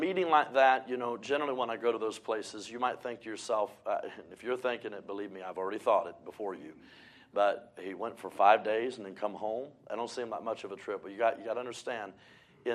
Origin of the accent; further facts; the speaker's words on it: United States; I thought, well, I'm an American.